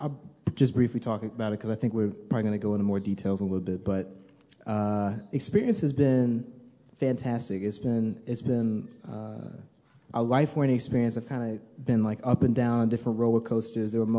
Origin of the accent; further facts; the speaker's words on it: Birmingham, Alabama, United States; I'm actually from Birmingham, Alabama, as Dean Lewis said. So for me, I automatically knew sophomore year I'm absolutely not going to college in Alabama.